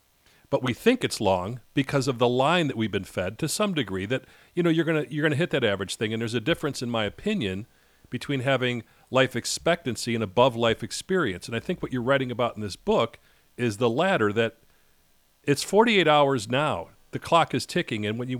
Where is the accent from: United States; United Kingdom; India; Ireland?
United States; Chicago, Illinois; born or raised there